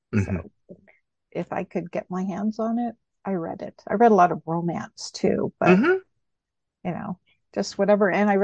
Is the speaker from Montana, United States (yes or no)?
yes; Montana, United States; I grew up in Montana, so I really connected with the Alpha Flight characters because they were in Canada.